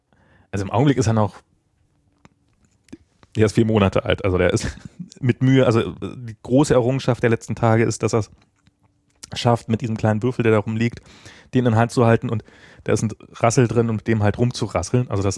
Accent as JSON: {"language": "German", "region": "East Germany", "country": "Germany", "said": "Ja, ich bin halt Ossi, ne?"}